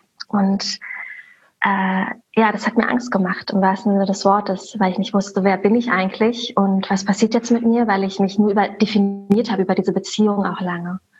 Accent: Berlin, Germany; Ich wohne in Berlin, ich komme aus Berlin, hier geboren und aufgewachsen und ja, lebe und arbeite hier.

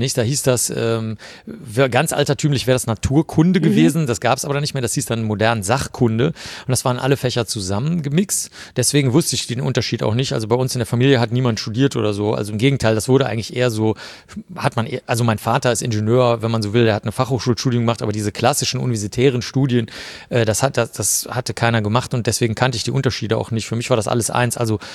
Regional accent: Cologne, North Rhine-Westphalia, Germany; Ich bin in Köln aufgewachsen.

